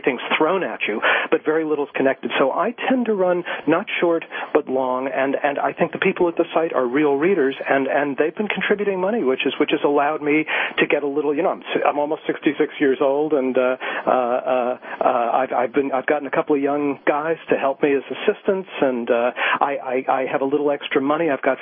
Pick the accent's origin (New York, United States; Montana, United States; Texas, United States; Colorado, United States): New York, United States; I mean, I read the New York Times, my hometown paper, every day.